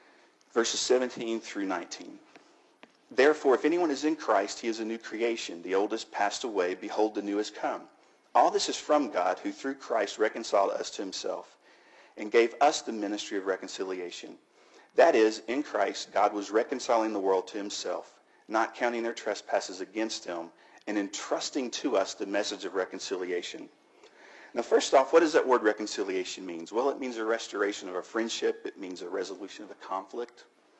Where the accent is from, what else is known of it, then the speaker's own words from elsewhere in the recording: United States; You know, I'm an American, and I understand the fear